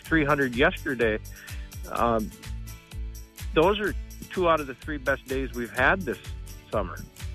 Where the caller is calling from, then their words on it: Menominee, United States; from Menominee.